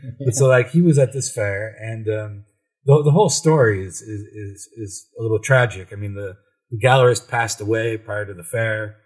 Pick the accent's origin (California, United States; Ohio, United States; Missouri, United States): Ohio, United States; Cleveland; Yeah, I'm from Cleveland, Ohio.